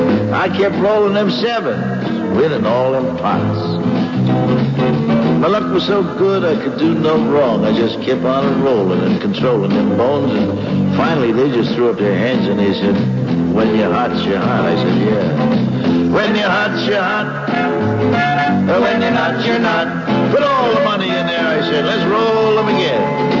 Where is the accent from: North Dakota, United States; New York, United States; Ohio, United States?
New York, United States; Manhattan; I'm from Manhattan.